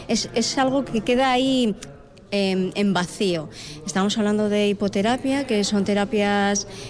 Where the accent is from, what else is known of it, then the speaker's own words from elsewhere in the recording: Navarre, Spain; Yo vengo de Navarra, yo soy navarra, y cuando llegué aquí me enamoré del valle